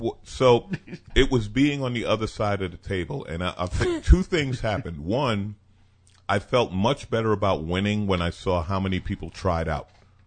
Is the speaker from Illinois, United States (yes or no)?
no; New York, United States; now in Los Angeles, United States; My first, it's what brought me to L.A. I grew up in New York. I went to aviation high school. I learned to fix airplanes.